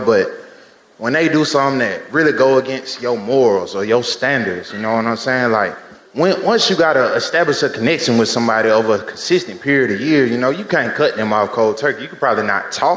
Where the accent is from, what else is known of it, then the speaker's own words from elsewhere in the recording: Georgia, United States; I'm from the South Side, from Clayco.